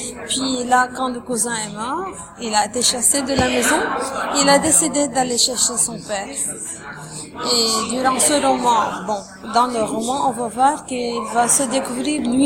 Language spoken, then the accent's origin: French; Lebanon; first language Lebanese Arabic; French is a second language; now in Canada; c'est surtout dans ma langue maternelle, la langue libanaise.